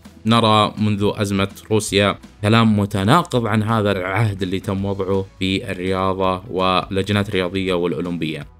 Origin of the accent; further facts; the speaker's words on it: Saudi Arabia; أو عندنا في المملكة العربية السعودية